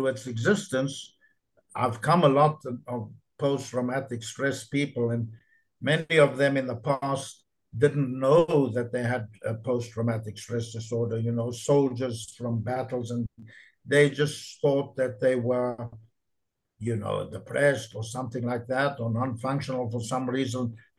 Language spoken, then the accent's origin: English; Israel; Nevertheless, I am from Israel, and I had a seminar there last month.